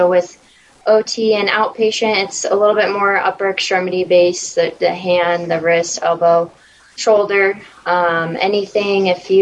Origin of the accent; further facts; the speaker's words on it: Nebraska, United States; I'm from Nebraska, and I went to school at College of St. Mary